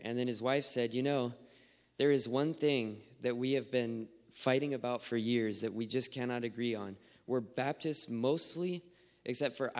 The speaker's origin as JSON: {"language": "English", "town": "Bakersfield", "region": "California", "country": "United States", "said": "Bakersfield, California."}